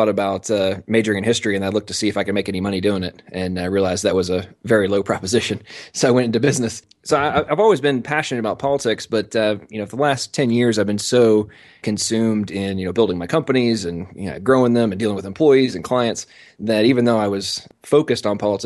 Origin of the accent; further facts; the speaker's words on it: England, United Kingdom; I'm American, but I was born and raised in England. My father was a military contractor, and they moved over there about 10 days before I was born.